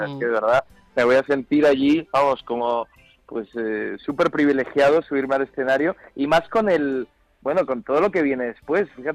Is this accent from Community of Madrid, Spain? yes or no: yes; Madrid, Community of Madrid, Spain; Yo, fíjate, si soy madrileño, que nací un 2 de mayo.